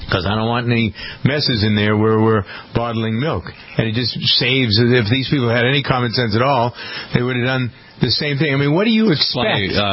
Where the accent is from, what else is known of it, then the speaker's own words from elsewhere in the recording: Framingham, Massachusetts, United States; this contaminated pharmacy here in Framingham, my hometown.